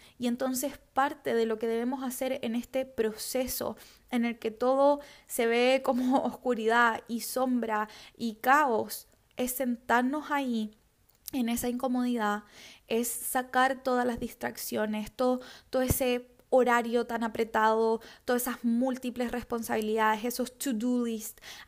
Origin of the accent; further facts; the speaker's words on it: Chile; Yo soy de Chile, ustedes saben